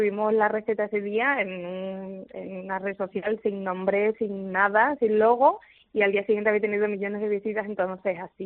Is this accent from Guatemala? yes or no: no; Extremadura, Spain; rellena con queso de La Serena, que es muy de mi tierra.